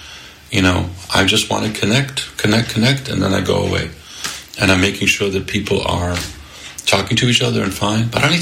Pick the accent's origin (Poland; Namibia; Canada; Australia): Poland; now in United States; I grew up in Poland. Thai food, what the hell is that? It blew my mind.